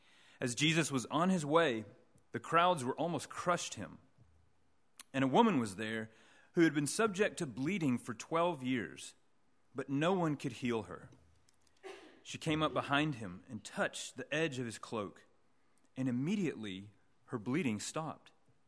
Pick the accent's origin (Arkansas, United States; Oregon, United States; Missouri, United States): Arkansas, United States; now in Edinburgh, United Kingdom; I'm from the southern U.S. My home state is Arkansas. If you've ever been anywhere near there, you'll know that it's hot. It's a small place.